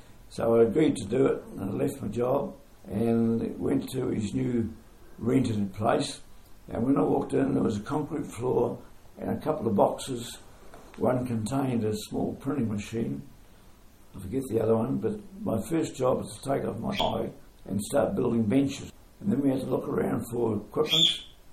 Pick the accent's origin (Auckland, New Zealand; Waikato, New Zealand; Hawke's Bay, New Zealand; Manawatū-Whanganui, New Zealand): Hawke's Bay, New Zealand; Napier; born there; Well, I was born in Napier in 1931, and I was the fifth child of six to my parents